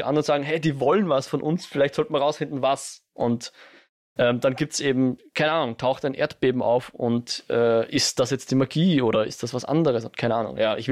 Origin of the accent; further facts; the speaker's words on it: Austria; als Österreicher